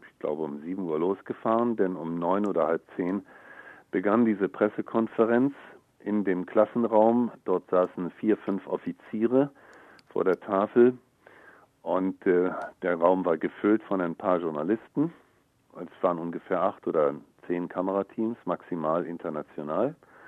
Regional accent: Berlin, Germany; dass ich vor Ort als Berliner sofort begriffen habe, hier ist ein Loch.

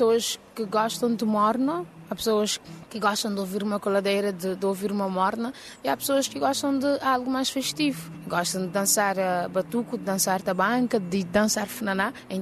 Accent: Santiago, Cape Verde; Eu sou da Ilha de Santiago, Cabo Verde é composto por 10 ilhas e como se cada ilha tivesse a sua cultura, o seu estilo de música.

